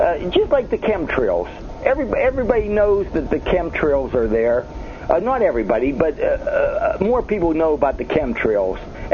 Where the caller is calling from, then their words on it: Pennsylvania, United States; from Pennsylvania.